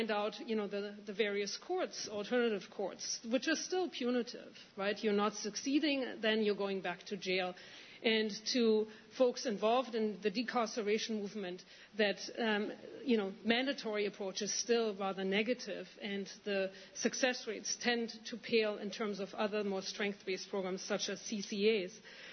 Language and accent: English; Cortland, New York, United States; I'm from Cortland